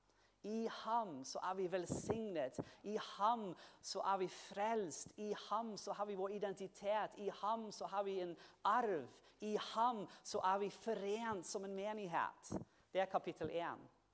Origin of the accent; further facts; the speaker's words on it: New Zealand; first language English; Norwegian is a second language; also born or lived in Netherlands; now in Norway; Jeg kommer jo fra New Zealand, som mange av dere vet, oppvokst i New Zealand, i hvert fall nederlandske foreldre. Så mitt første språk engelsk, og så lærte jeg nederlandsk når jeg kom til Nederland. Og så måtte jeg selvfølgelig lære norsk når jeg kom til Norge.